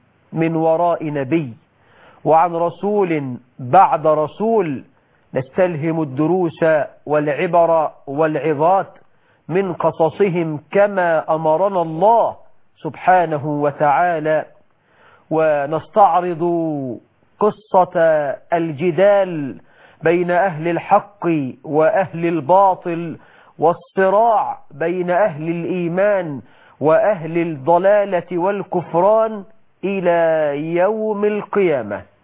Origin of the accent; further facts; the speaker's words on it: Egypt; بلدنا مصر